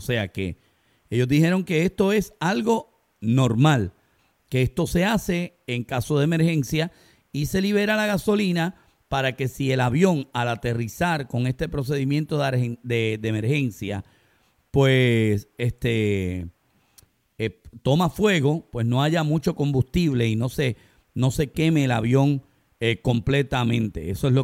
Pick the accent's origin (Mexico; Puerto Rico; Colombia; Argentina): Puerto Rico; te lo digo como puertorriqueño.